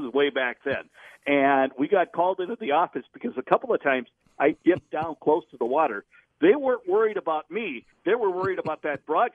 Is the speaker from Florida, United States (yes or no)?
no; Richfield, Minnesota, United States; I still remember it playing on that kitchen radio where I grew up in Richfield, Minnesota.